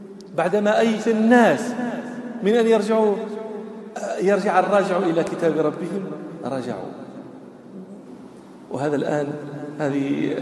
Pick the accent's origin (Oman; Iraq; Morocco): Morocco; فلاح من الفلاحين الكبار عندنا في المغرب